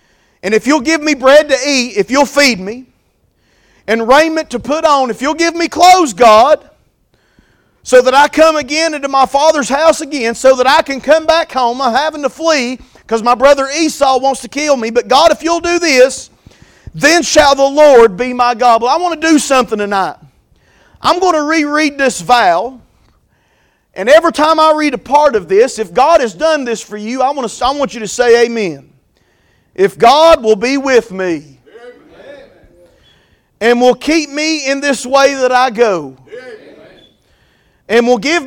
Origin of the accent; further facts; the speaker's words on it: United States; y'all know I'm from Carter County, so anything goes up there. Eventually, I'm going to get done saying I'm from Carter County, okay?